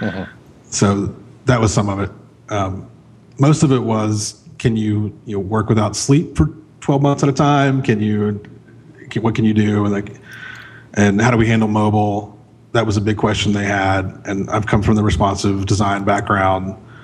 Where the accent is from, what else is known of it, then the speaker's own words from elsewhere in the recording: Florida, United States; now in Chattanooga, United States; Then I moved back here to Chattanooga, Tennessee. I grew up in Central Florida, but I'd gone to college here.